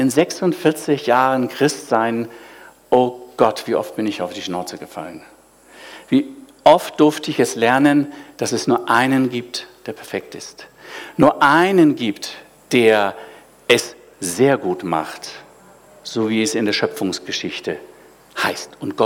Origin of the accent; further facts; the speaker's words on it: Hamburg, Germany; Ich lebe ja hier schon seit 40 Jahren lebe ich hier schon. Aber von meinem Ursprung her bin ich Hamburger. Und ich kann Hamburger Platz nacken und dann geht's richtig los, wenn ich in Hamburg bin. Na, dann wird das ganz anders vom Tonfall.